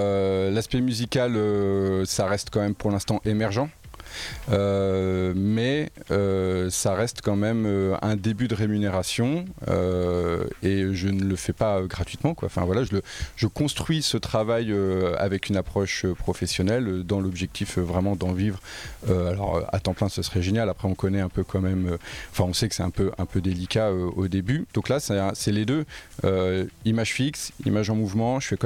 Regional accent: Bourges, Centre-Val de Loire, France; Tout d'abord dans le Berry, moi c'est là où j'ai grandi, j'ai quand même vécu plus de 20 ans

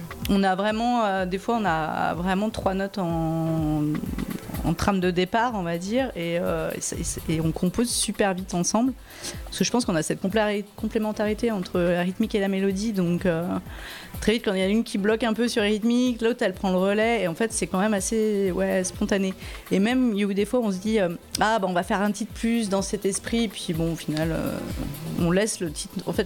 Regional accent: Auvergne-Rhône-Alpes, France; Sud de Lyon, en dessous de Vienne.

